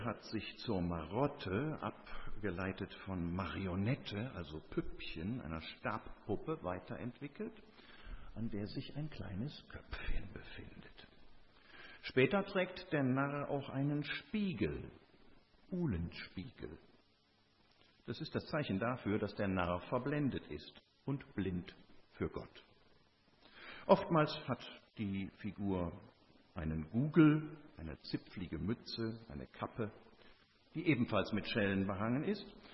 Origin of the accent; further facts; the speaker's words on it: Rhineland, Germany; Naja, und bei uns im Rheinland, ja, insbesondere in der Zeit vor Aschermittwoch, da trifft man die Narren häufiger.